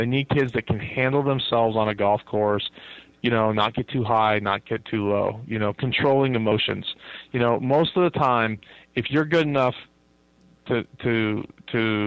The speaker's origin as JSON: {"language": "English", "town": "Durango", "region": "Colorado", "country": "United States", "tie": "born or raised there", "said": "and then when I wound up back in Fort Lewis is in my hometown of Durango, Colorado."}